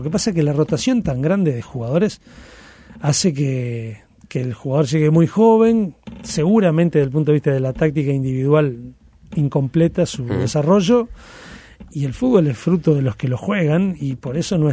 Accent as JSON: {"language": "Spanish", "region": "Montevideo", "country": "Uruguay", "said": "Yo soy actualmente de Uruguayana de Ascenso, diríamos Bellavista, Capurro, ahí cerca del Prado."}